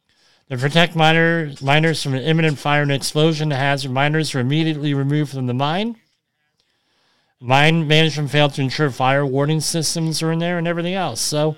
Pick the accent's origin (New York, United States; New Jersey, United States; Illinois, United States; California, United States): New Jersey, United States; I'm from New Jersey. Come on. And I worked in the Trenton area.